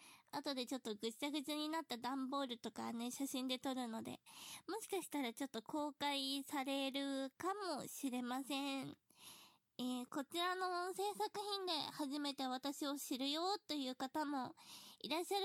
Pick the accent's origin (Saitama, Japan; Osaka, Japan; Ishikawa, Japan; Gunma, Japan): Saitama, Japan; 武蔵の国って言ったらわかりますかね。あと、最近、新1万円札になった、渋沢栄一さんと同じ出身地です。